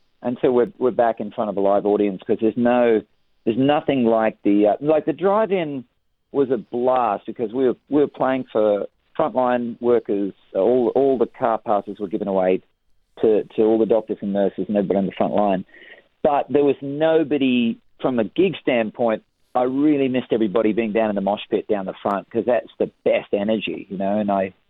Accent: Queensland, Australia; I played so many kind of gigs growing up in Queensland.

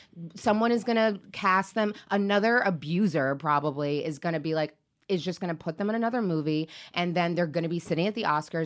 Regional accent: Seattle, Washington, United States; He came to my school when I was young because I grew up in Seattle.

